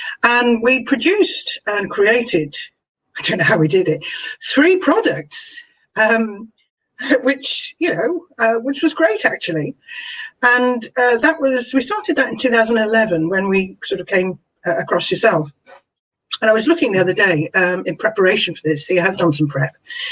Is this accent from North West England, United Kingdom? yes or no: no; Brighton, South East England, United Kingdom; I'm a citizen from Brighton.